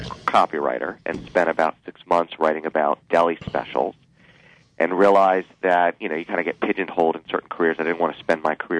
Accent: Silver Spring, Maryland, United States; So I was raised in Silver Spring, Maryland, right outside of Washington, D.C., got a journalism degree from the University of Maryland.

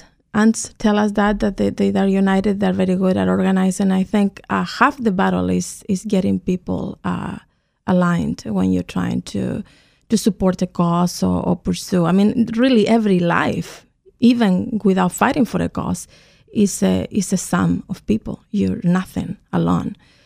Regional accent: Santiago, Santiago Metropolitan Region, Chile; So I grew up in Santiago, Chile, and my family, my parents were from the south of Chile. They moved to Santiago, and all of us were raised there.

